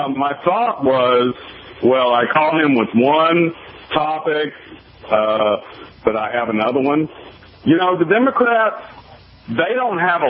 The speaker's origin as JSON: {"language": "English", "town": "Houston", "region": "Texas", "country": "United States", "tie": "born or raised there", "said": "Well, born and raised in Houston."}